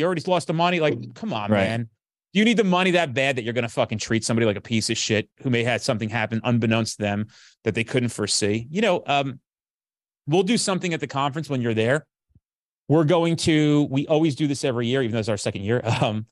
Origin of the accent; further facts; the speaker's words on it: New Jersey, United States; I'm from New Jersey. There's a disconnect and people get that confused.